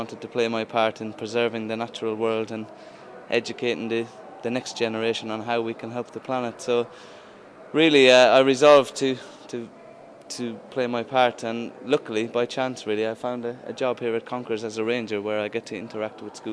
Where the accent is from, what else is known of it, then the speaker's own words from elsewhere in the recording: Kilkenny, Leinster, Ireland; I'm from Kilkenny in South East Ireland.